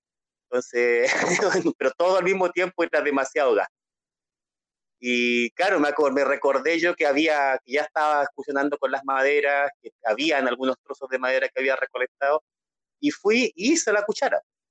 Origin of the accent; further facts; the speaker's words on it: Santiago, Santiago Metropolitan Region, Chile; born there; Yo nací en Santiago.